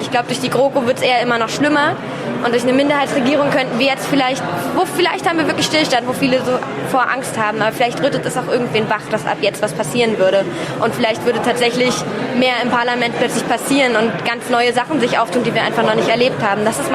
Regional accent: Berlin, Germany; 17 Jahre alt, komme aus Berlin, wohne in Berlin, gehe noch zur Schule

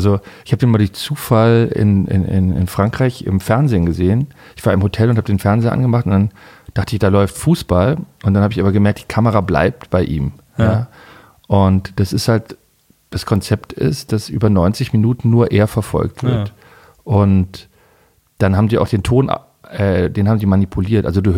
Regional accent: Berlin, Germany; als Berliner geht mir das irgendwie auf die Nerven

